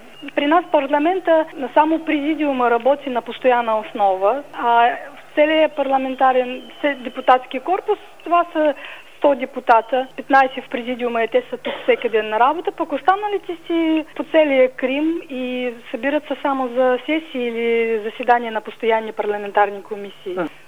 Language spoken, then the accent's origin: Bulgarian; Russia; now in Ukraine; Аз съм руснак, но съм гражданин на Украина.